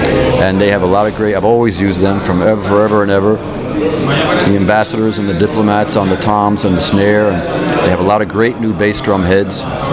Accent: United States; now in New York, United States; I'm from United States. I live in New York. I've been in New York for about 30 years now.

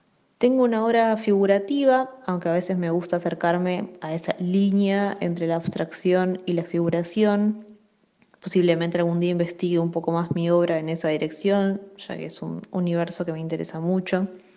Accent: Rafael Calzada, Buenos Aires Province, Argentina; now in Buenos Aires, Argentina; soy de Buenos Aires, Argentina. Crecí en Rafael Calzada, una localidad al sur de la provincia de Buenos Aires y actualmente resido en Capital Federal.

